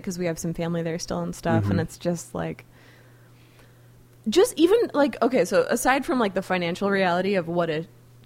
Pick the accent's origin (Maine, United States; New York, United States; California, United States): California, United States; Oakland; I grew up in Oakland, yeah.